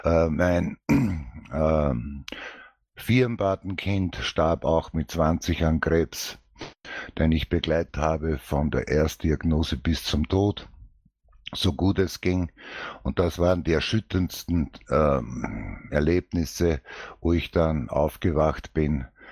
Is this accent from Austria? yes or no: yes; Upper Austria, Austria; ich bin hier in Oberösterreich geboren, im Hausruckwinkel, und bin in der Natur aufgewachsen, 5, also 6 Misthaufen sozusagen in voller Freiheit in der Natur.